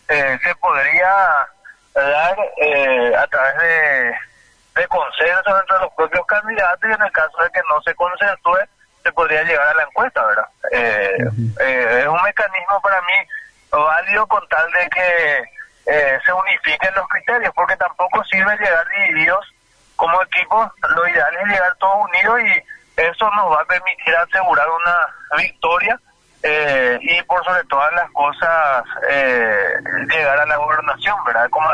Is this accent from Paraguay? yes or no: yes; San Juan Bautista, Misiones, Paraguay; Sí, sí, yo soy sanjuanino